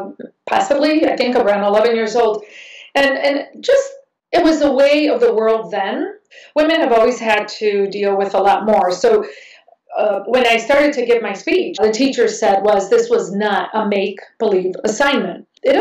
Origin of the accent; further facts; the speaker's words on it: Chicago, Illinois, United States; Okay, so I grew up in Chicago. We are from Puerto Rico. So living in Chicago, we were still living in Puerto Rico, in Chicago. So we were raised very culturally connected